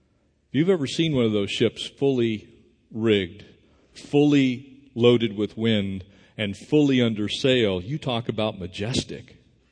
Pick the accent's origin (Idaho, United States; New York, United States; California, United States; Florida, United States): California, United States; be one of those guys that's had the blessing of living here in Southern California my entire life. I was born in San Diego County.